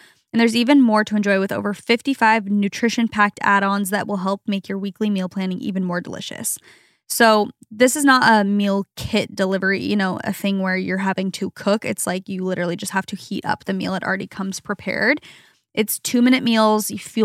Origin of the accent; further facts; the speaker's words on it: Arizona, United States; just where we grew up in Arizona, like, not that everyone lived in a big house, but where we live now, it's a lot more cozy, like coastal homes